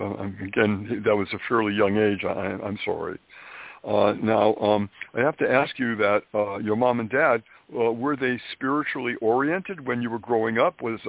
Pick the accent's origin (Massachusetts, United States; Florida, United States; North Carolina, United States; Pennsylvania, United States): Massachusetts, United States; Springfield; Springfield, Massachusetts is where I was originally born and raised.